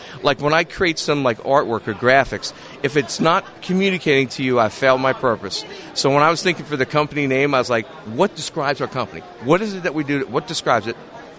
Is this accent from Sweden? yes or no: no; New Jersey, United States; I'm originally from Jersey, but, you know, these are my roots.